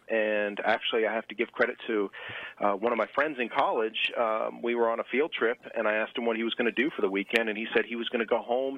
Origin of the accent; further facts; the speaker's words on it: Weston, Connecticut, United States; So I grew up in Weston, Connecticut.